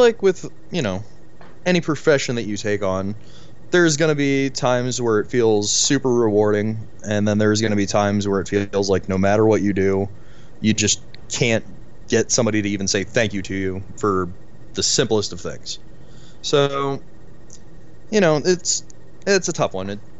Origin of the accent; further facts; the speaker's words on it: St. Louis, Missouri, United States; now in Denver, United States; I'm St. Louis boy, born and raised a little bit deeper in St. Louis, moved out to the county as I got older